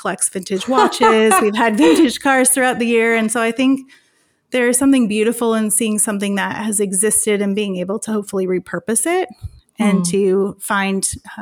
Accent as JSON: {"language": "English", "town": "Phoenix", "region": "Arizona", "country": "United States", "lives_now": "Napa, United States", "said": "No, we are actually from Phoenix, Arizona."}